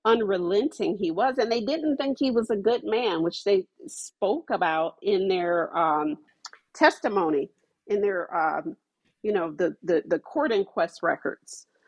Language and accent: English; Ohio, United States; because, you know, I'm from Ohio, and a lot of the people in, you know, the Kentucky area